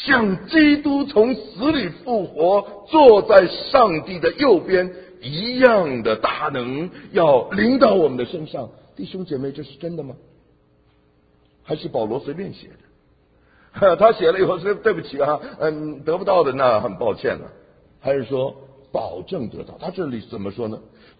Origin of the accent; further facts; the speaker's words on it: China; now in Boston, United States; 我们在中国人的群体，我们在 Boston 这个大的范